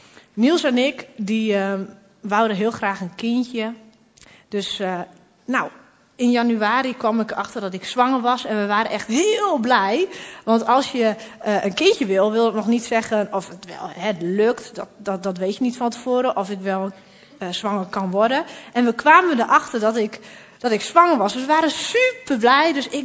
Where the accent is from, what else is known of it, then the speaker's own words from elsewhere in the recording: Groningen, Netherlands; Ik ben 28 jaar. Ik kom uit Groningen. Ik woon hier lekker in de stad.